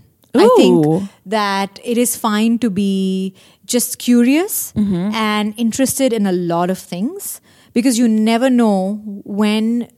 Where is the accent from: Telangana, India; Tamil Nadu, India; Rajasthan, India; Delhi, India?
Delhi, India; So I'm from India. I spent my early years growing up in Delhi.